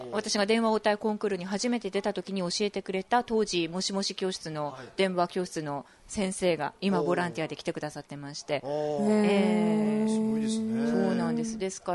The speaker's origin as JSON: {"language": "Japanese", "town": "Kuji", "region": "Iwate", "country": "Japan", "tie": "born there", "said": "実は私久慈市に生まれて約18年って自分で言ってるんですけども"}